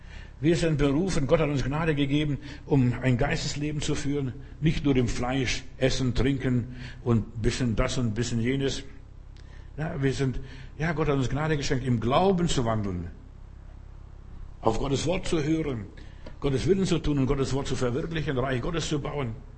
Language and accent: German; Klaipėda County, Lithuania; Es war an der Ostsee, da wo ich herkomme, ist Bernsteingegend, also ein bisschen höher über Memel, da ist ja sogar das Zentrum der ganzen Bernsteinindustrie von Litauen.